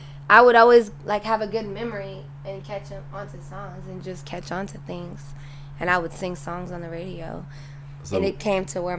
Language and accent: English; Texas, United States; also born or lived in Missouri; I've been here since I was four.